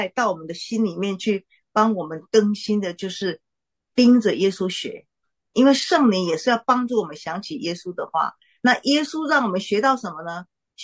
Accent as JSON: {"language": "Chinese", "country": "Taiwan", "said": "而且我是台湾人，怎么会从美国？"}